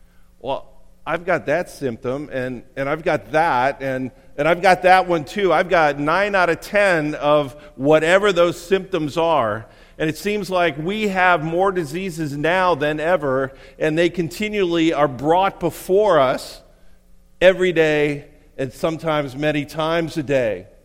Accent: Cleveland, Ohio, United States; I grew up in Cleveland.

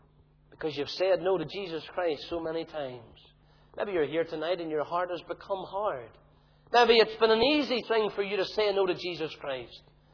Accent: Tandragee, Northern Ireland, United Kingdom; accent: Tandragee; how the Ballymoney folk have tarnished my accent. And that's terrible, because I like to keep my Tandragee accent.

